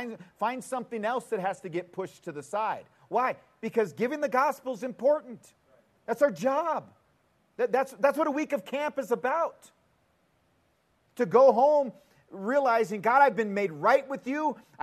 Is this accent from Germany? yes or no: no; Murfreesboro, Tennessee, United States; my hometown is Murfreesboro, Tennessee. My neck of the woods is the Barfield Crescent area of Murfreesboro, Tennessee.